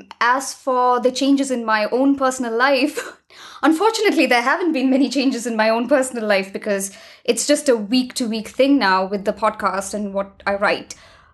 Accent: India; I come from India. I live in a first world country now.

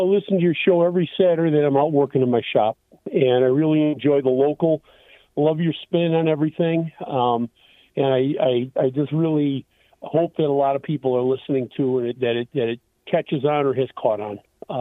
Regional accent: Illinois, United States; Well, I'm originally from Illinois, and I've lived through two killer snowstorms.

